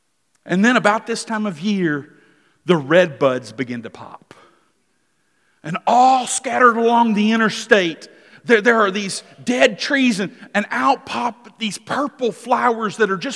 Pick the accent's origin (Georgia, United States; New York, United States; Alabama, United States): Alabama, United States; I grew up in Lower Alabama.